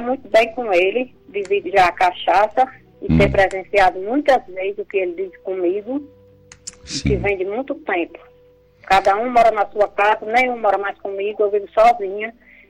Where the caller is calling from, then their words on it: Rio Grande do Norte, Brazil; Do Rio Grande do Norte.